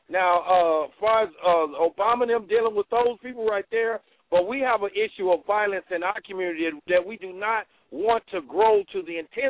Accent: Chicago, Illinois, United States; you know, I'm from Chicago, born and raised

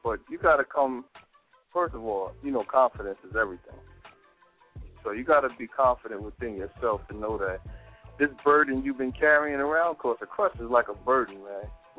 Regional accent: Brooklyn, New York, United States; also born or lived in Queens; Well, I'm from Brooklyn, you know, by way of Queens. I'm a basketball fiend.

